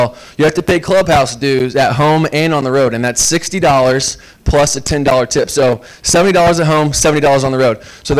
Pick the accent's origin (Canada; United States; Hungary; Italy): United States; Kokomo, Indiana; I'm from Kokomo, Indiana. Grew up here at Kokomo High School.